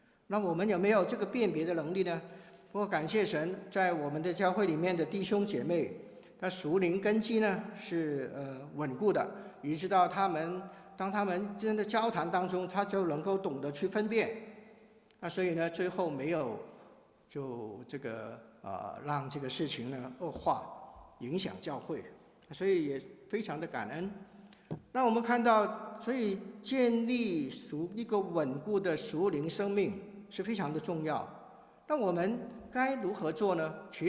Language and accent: Chinese; China; 我们中国人有一句话，日日为师终身为父